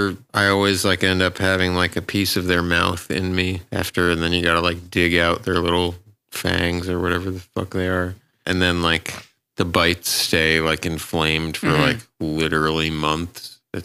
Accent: New Jersey, United States; This was in North Jersey. Probably should have checked for ticks more.

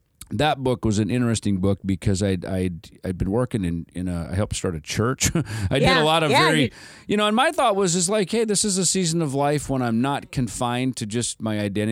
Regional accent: Minnesota, United States; Well, you know, I grew up in Minnesota, so I played in a ton of cover bands.

